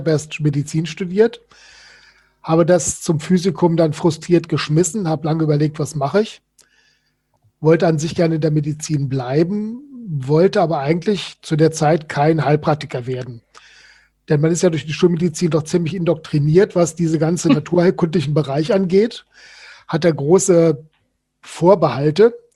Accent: Germany; Ich komme aus der Nähe von Hessen

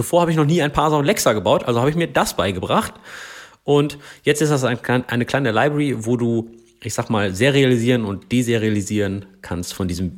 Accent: North Rhine-Westphalia, Germany; Ich komme aus dem Ruhrgebiet, da ist das halt angeboren.

